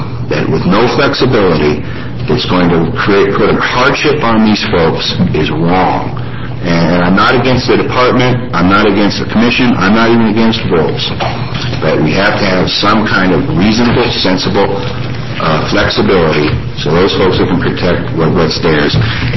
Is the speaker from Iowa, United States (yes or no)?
yes; Iowa, United States; But my family still are dairy farmers in Minnesota, and I grew up in Iowa